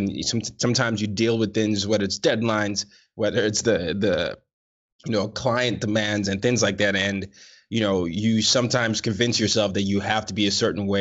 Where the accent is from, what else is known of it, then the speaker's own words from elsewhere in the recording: Nigeria; Now, anyone who knows me knows sports is my first love. I'm a Nigerian.